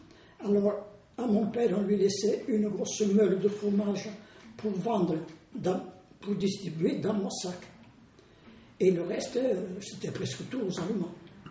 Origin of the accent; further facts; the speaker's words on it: Moissac, Occitanie, France; moved away as an adult; mais seulement moi, j'ai quitté Moissac, je me suis marié en novembre 1941.